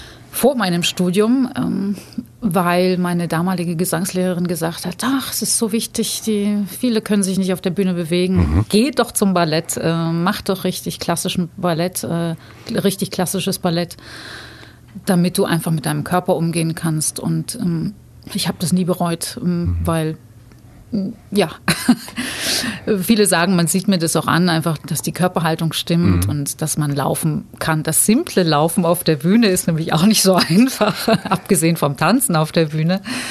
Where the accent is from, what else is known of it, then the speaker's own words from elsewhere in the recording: Budapest, Hungary; Meine Mutter ist in Ungarn geboren, in Budapest. Und ich habe meine Kindheit im Grunde genommen da verbracht. War auch in der 2. Klasse dort. Und mich verbindet relativ viel mit Budapest.